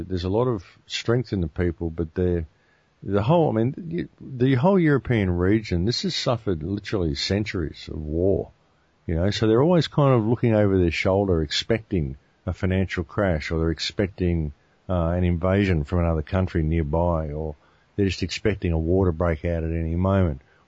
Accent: Australia; I mean, I'm from Australia

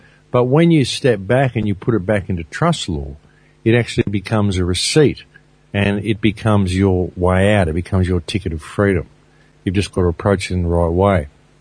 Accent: Byron Bay, New South Wales, Australia; I'm from Byron Bay

